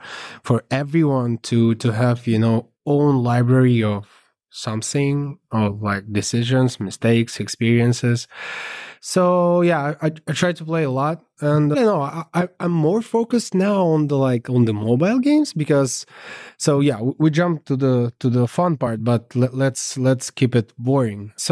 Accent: Kharkiv, Kharkiv Oblast, Ukraine; Originally, I'm from Ukraine, from Kharkiv.

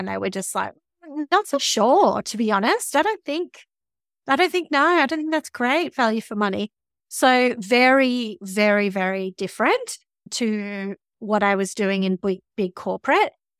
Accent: Melbourne, Victoria, Australia; born there; now in Darwin, Australia; I was born in Melbourne

